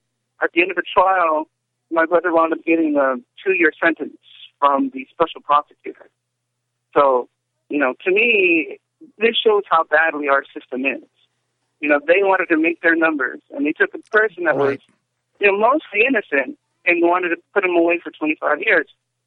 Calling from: West Covina, California, United States; I'm calling from West Covina, which is just outside of Los Angeles.

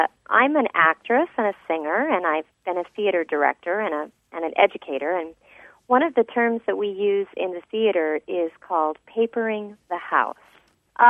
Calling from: Coronado, California, United States; I'm calling from Coronado in California.

